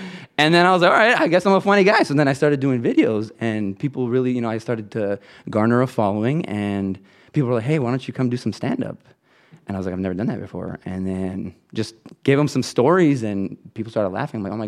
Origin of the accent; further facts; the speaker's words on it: Detroit, Michigan, United States; So I grew up actually in the Detroit area, but real close to Dearborn, you know.